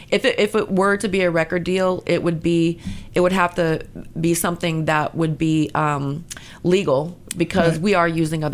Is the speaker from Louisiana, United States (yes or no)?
no; Albany, Georgia, United States; I grew up in Albany, Georgia.